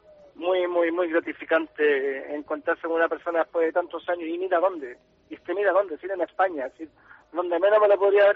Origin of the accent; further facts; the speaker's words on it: Chile; moved away as an adult; now in Spain; Yo soy de Chile, ahí tuve un compañero de trabajo